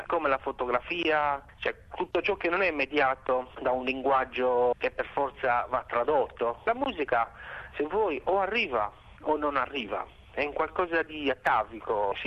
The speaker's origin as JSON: {"language": "Italian", "town": "Palau", "region": "Sardinia", "country": "Italy", "tie": "born or raised there", "said": "Io sono cresciuto appunto a Palau, che è un piccolo centro proprio di fronte alla Corsica, quindi siamo all'estremo nord della Sardegna, e sono cresciuto inizialmente a 100 metri da un faro"}